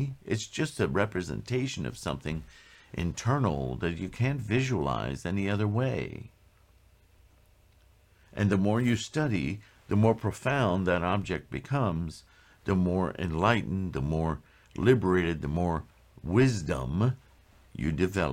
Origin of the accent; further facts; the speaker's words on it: French Canada, Canada; born there; You know, I was born Roman Catholic in French Canada.